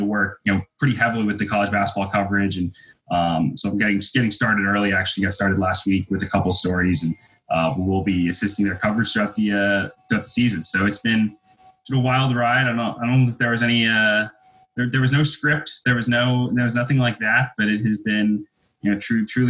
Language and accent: English; Albany, New York, United States; I grew up and was in the Albany, New York area